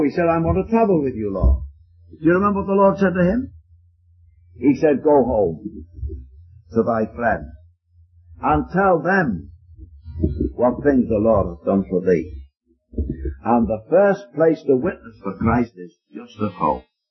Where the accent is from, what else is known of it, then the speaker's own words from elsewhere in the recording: Liverpool, North West England, United Kingdom; now in Scotland; I came from the city of Liverpool, down in England originally. I lived in Scotland now for 31 years, but that's where I came from originally. I'm an Englishman, not a Scotsman at all.